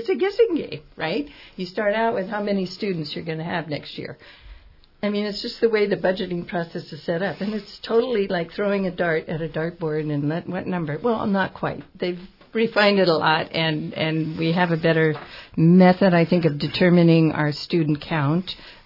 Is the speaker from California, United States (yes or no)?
yes; California, United States; I lived in California I grew up in California, and I went back to California for a number of years